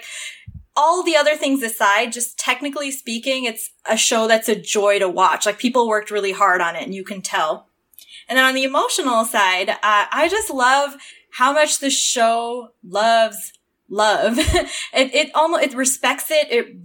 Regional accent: Toronto, Ontario, Canada; I grew up in Toronto.

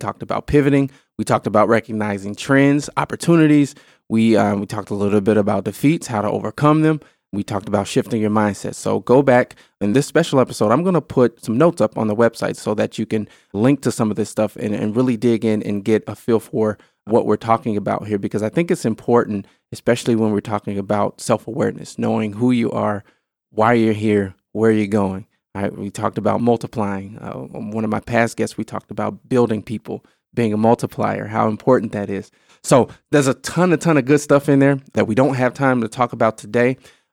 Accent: Illinois, United States; I grew up in Illinois, all right, but I've been in Wisconsin for 10 plus years

